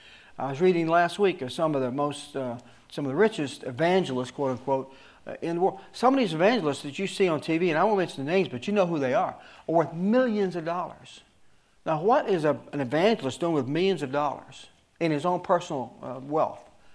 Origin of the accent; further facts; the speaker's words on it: the South, United States; I'm from the South. I got to be careful. I got to use big words. Y'all.